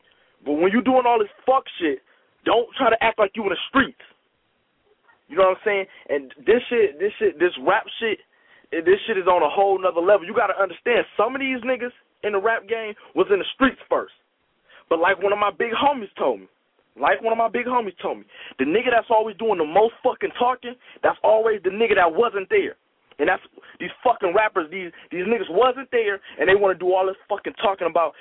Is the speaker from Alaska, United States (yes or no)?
no; Detroit, Michigan, United States; I'm from Detroit, Michigan. Our thing is, nigga, you respect it or check it.